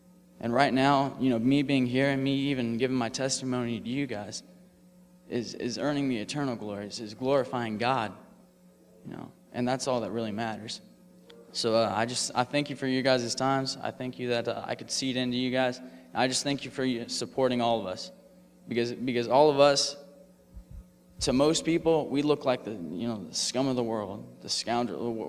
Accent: Plymouth, Indiana, United States; I'm from Plymouth, Indiana. You guys probably don't know where that is, but it's like way up north. And I grew up in a pretty nice family.

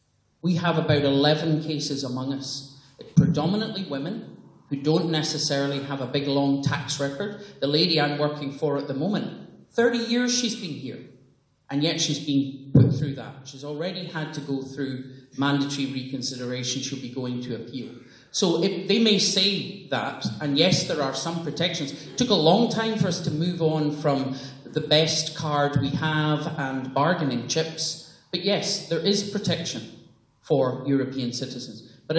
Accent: Belfast, Northern Ireland, United Kingdom; I'm from Belfast.

